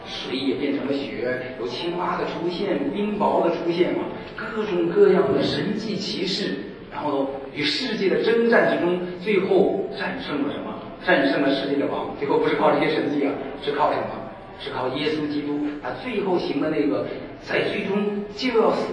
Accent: China; 那么我们自己的这个从大陆来的，我先说我自己从大陆来的，先说我们大陆来的这个基督徒啊，弟兄姐妹。

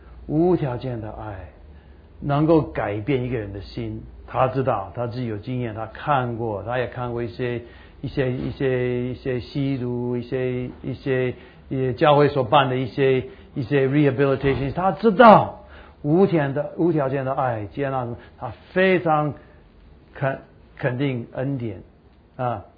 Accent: Taiwan; accent: Taiwanese Mandarin; 我们台湾国语啊

